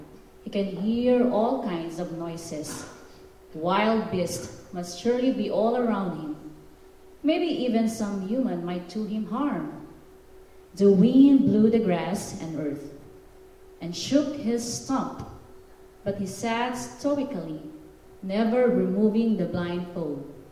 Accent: Philippines; English is a second language; now in United States; I came from the Philippines. I'm not an American. but I love USA

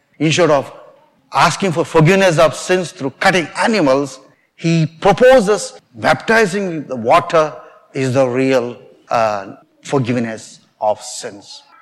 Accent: India; now in United States; The upper portion gives my name, passport number, I'm Indian citizen, and I'm employed by Diocese of Wheeling, Charleston, and all that.

